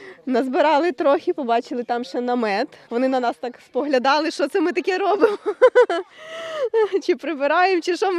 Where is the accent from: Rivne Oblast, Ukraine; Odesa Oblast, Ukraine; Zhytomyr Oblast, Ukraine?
Rivne Oblast, Ukraine; Rivne; З Рівного. Ніколи не була ні в Польщі, ні на Підлящі.